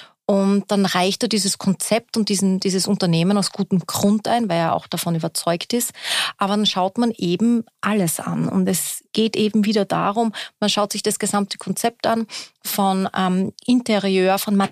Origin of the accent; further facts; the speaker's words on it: Austria; Das ist Herzlichkeit, wird bei uns in Österreich groß geschrieben, wenn es um das Gastgebertum geht.